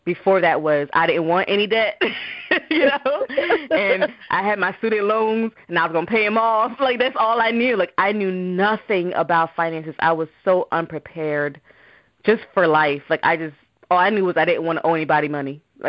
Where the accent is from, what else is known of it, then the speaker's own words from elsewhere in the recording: Jamaica; born there; we're from Jamaica. So I was born in Jamaica.